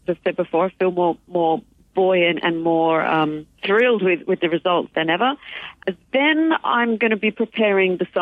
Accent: Australia; but I'm Australian, you don't understand, we're really picky about that coffee.

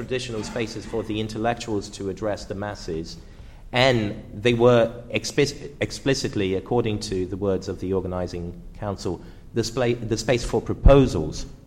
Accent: Porto Alegre, Rio Grande do Sul, Brazil; English is a second language; because I'm from Brazil. I used to live in Porto Alegre.

